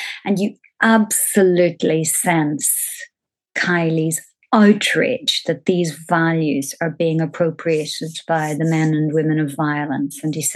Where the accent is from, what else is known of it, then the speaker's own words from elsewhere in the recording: Omagh, Northern Ireland, United Kingdom; And because he's from my hometown, through him, I saw that it was possible to become a writer.